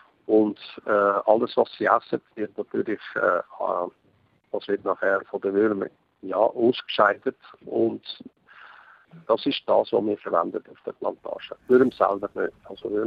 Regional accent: Switzerland; born there; also born or lived in Cuba; bin auch mit aufgewachsen mit Spanisch und Deutsch, also ich bin in der Schweiz geboren, aber doch die ersten paar Jahre in Kuba aufgewachsen.

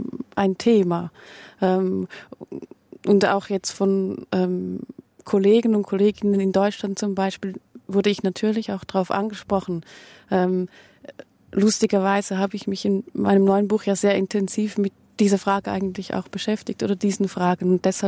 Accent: Switzerland

